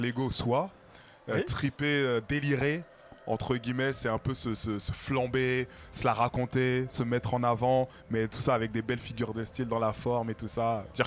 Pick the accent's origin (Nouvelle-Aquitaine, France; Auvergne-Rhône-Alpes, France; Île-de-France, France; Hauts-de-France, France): Île-de-France, France; Viry-Châtillon; j'y ai grandi tout simplement et que j'ai grandi à Viry-Châtillon.